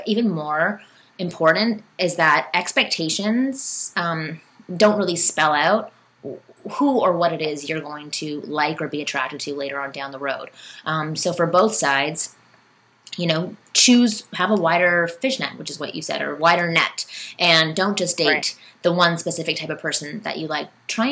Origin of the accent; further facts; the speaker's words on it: Toronto, Ontario, Canada; I came from Toronto and I was immersed in a world of, like, I'm Jewish